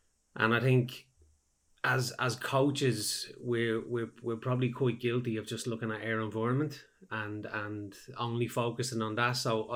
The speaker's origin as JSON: {"language": "English", "town": "Dublin", "region": "Leinster", "country": "Ireland", "tie": "born or raised there", "said": "When I grew up in Dublin"}